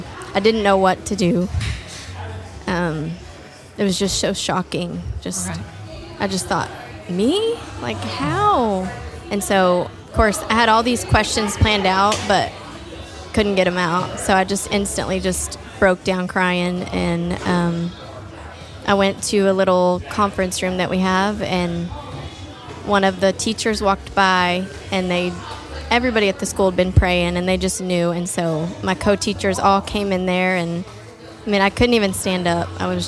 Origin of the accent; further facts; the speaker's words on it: Amarillo, Texas, United States; now in Bushland, United States; I am from Bushland, Texas. Born and raised in Amarillo, but we live in Bushland, Texas.